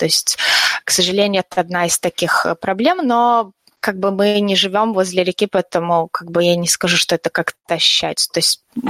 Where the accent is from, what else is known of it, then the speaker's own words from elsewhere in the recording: Rogachev, Gomel Region, Belarus; now in York, United Kingdom; я родом из Беларуси, из маленького городка, где делают сгущенку.